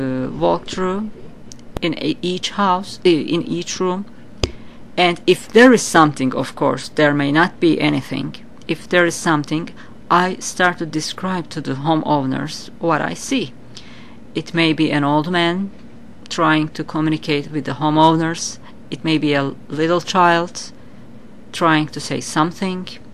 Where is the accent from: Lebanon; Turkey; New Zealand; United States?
Turkey; as I'm coming from Turkey, as a native Turkish person, we have our traditional ways to keep our home spiritually clean and pure